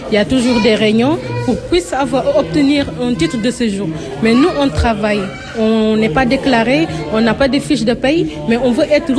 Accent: Senegal; Moi je suis du Sénégal. Du Sénégal.

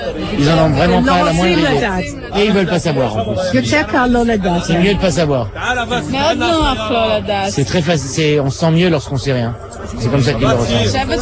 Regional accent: United States; French is a second language; moved away as an adult; now in Israel; je viens des États-Unis. Je suis venu, j'avais déjà 40 ans.

